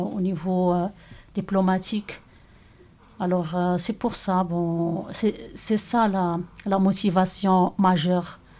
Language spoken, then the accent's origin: French; Morocco; On sait bien que l'anglais, c'est la langue internationale, mais chez nous, au Maroc, c'est le français qui est la langue dominante.